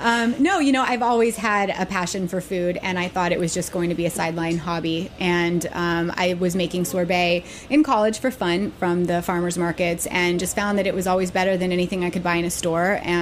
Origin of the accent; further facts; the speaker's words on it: Alaska, United States; now in New York, United States; I was, yes.